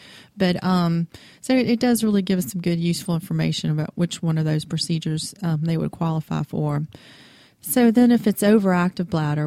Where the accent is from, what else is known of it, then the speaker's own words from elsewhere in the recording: Louisiana, United States; It's a I'm from Louisiana, you know.